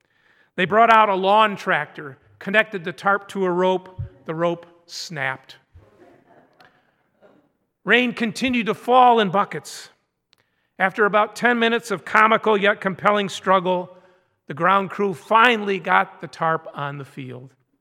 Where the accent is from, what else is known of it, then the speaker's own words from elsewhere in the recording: Stanton, Michigan, United States; I was going to mention, too, that I'm a Michigan native. I was born in Greenville, lived and went to high school in Stanton, Michigan. Does anyone know where Stanton is?